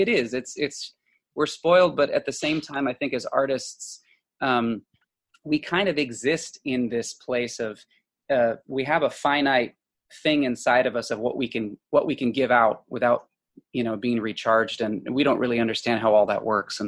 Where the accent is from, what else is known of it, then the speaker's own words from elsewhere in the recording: Washington, United States; I grew up in Washington State in the Northwest.